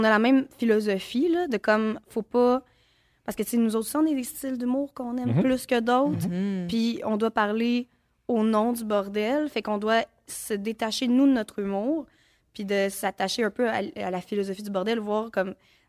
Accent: Gatineau, Quebec, Canada; Tu sais, je viens de Gatineau.

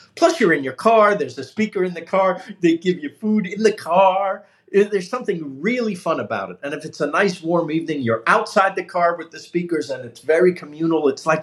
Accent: Bronx, New York, United States; also born or lived in Queens; I was, I grew up in the Bronx until I was about nine. Then we moved to a suburb of New York, and I was born in Queens. I have no memory of that.

